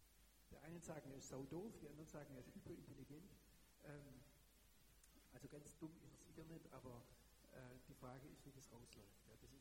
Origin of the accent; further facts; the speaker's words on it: Germany; Da habe ich ihm gesagt, ich komme aus Deutschland.